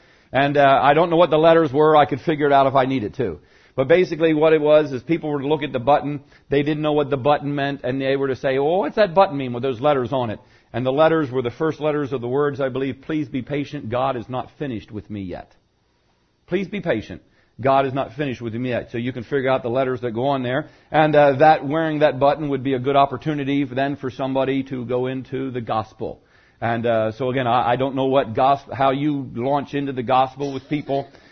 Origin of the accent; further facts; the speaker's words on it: Pennsylvania, United States; And I just said, well, I was raised in Chester County. I knew Pastor Bunning. I know Wagontown Chapel.